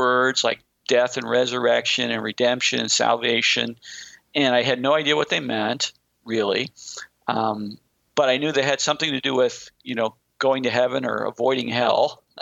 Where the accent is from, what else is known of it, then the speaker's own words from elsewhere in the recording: St. Louis, Missouri, United States; I grew up in South St. Louis, and one of the things to note about South St. Louis is it's a very Catholic place.